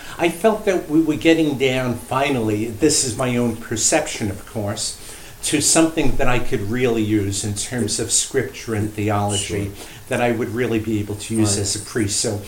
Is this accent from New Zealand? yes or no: no; Brooklyn, New York, United States; I was born in Brooklyn in 1945, many years ago, as the youngest of seven children. My parents were Irish immigrants